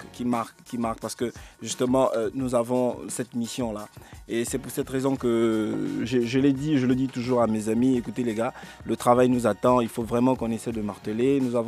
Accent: Pointe-Noire, Republic of the Congo; Je viens de la République du Congo-Brazzaville, plus précisément de la ville de Pointe-Noire, la ville côtière.

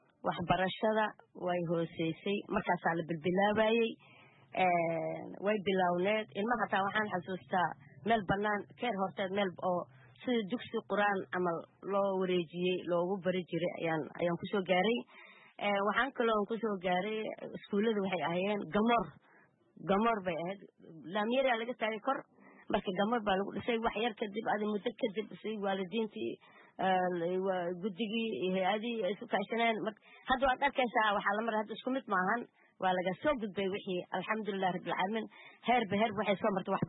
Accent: Jamaame, Lower Juba, Somalia; now in Kenya; soomaaliya aan ku dhashay soomaaliya aan kusoo bartay kusoo barbaaray kuna guursaday marka qaxootigana waa waqtigii waddankeena hooyo u burburayna Kenyan soo galay

